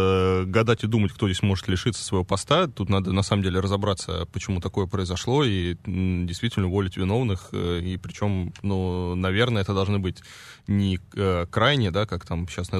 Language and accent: Russian; Moscow, Russia; В Москве родился, в Москве вырос, учился и теперь